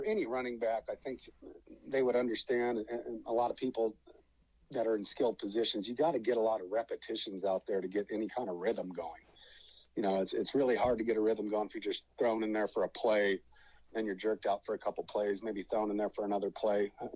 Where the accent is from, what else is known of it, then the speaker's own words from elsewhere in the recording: Fort Collins, Colorado, United States; He lives in Colorado, where I live. We're both from Fort Collins.